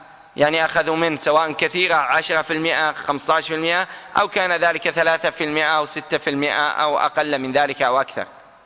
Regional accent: Saudi Arabia; عندنا في السعودية مثلا

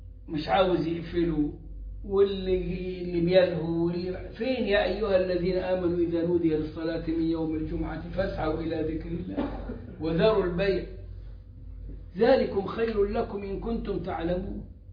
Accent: Egypt; وعندنا في مصر

